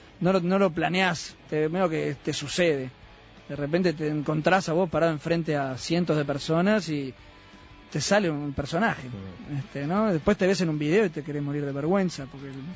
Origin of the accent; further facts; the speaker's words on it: Mexico; born there; Soy nacido ahí en México.